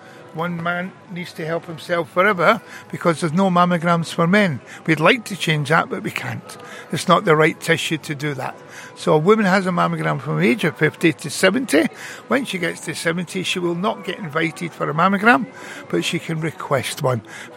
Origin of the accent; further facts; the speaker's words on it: Scotland, United Kingdom; now in Birmingham, United Kingdom; Yeah, I'm a Scotsman living in Birmingham.